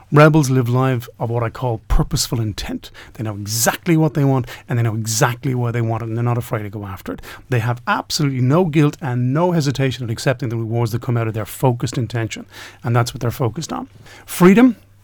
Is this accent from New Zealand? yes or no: no; Ireland; being an Irishman